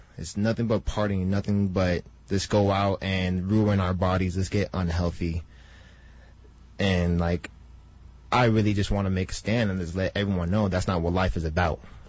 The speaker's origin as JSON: {"language": "English", "town": "Los Angeles", "region": "California", "country": "United States", "tie": "born or raised there", "said": "I grew up in L.A."}